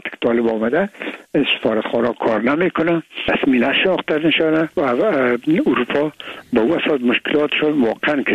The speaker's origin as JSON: {"language": "Persian", "country": "Afghanistan", "said": "ما افغان هستیم"}